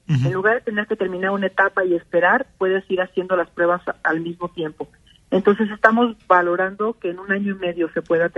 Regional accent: Mexico

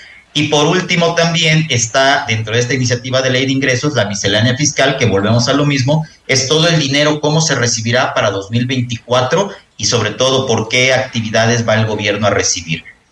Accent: Mexico

